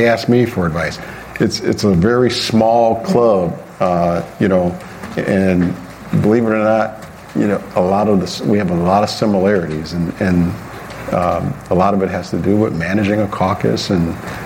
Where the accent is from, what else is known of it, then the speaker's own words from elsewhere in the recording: Maywood, Illinois, United States; also born or lived in Bellwood; I mean, I grew up in Maywood and Bellwood, and, you know, I've lost friends, I've lost family members to violence.